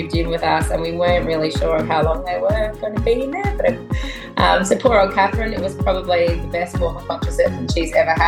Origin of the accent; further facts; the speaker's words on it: Whyalla, South Australia, Australia; Originally from Whyalla in South Australia, which I grew up in Whyalla with my mum, dad and my sister. Had an amazing childhood. Whyalla it's we thought we lived in a country town, but hindsight, I wouldn't classify Whyalla now as a country town. It's a small city.